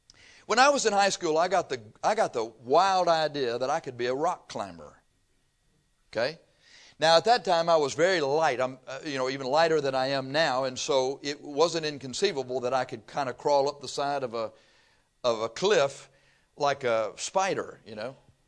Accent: Texas, United States; Okay, well, I'm from Texas. Flatland.

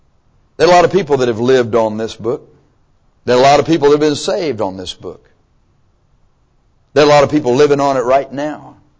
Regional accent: Texas, United States; Somewhere in the country, we're from Texas where they are and pillar is silent.

